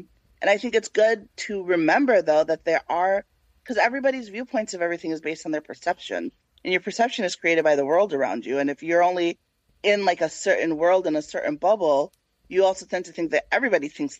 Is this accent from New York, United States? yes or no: yes; Canandaigua, New York, United States; also born or lived in Africa; I was born in Africa, like, I grew up in a predominantly, like, white neighborhood. I grew up in Canandaigua, New York, upstate New York.